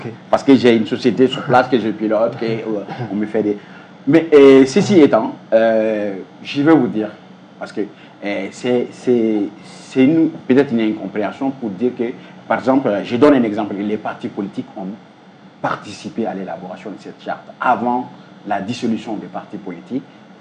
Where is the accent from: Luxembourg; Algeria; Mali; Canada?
Mali; moved away as an adult; now in Paris, France; moi je suis un Malien établi à Paris depuis plus de 20 ans et je fais beaucoup de navettes ici.